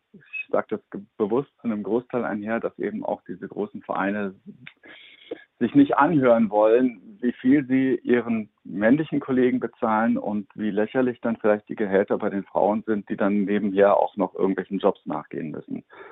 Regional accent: Berlin, Germany; also ich komme aus Berlin, das ist immer wieder dann auch eine schwierige Diskussion

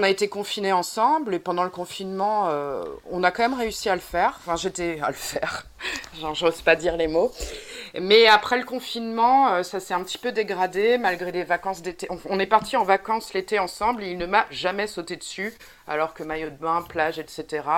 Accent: Paris, Île-de-France, France; Mais je suis française et en plus parisienne

